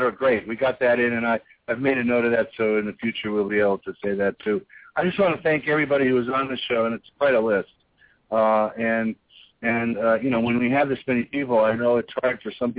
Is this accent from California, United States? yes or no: yes; Los Angeles, California, United States; And, of course … from Los Angeles.